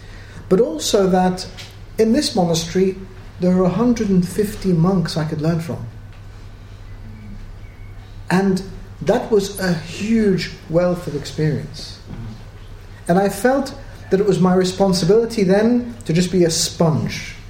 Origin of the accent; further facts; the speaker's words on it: Australia; now in United Kingdom; I was brought up in Australia